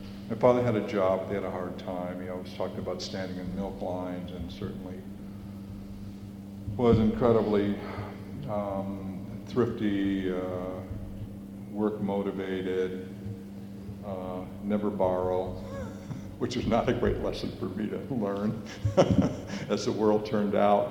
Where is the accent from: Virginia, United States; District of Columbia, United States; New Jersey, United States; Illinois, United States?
Illinois, United States; Chicago; My mother was first generation. My father came to the United States when he was four. And I was raised in Chicago.